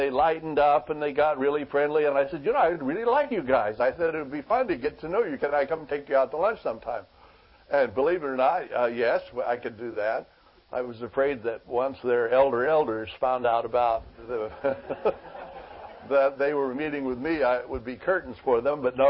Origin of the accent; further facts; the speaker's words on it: Idaho, United States; I come from Idaho where there's lots of Mormons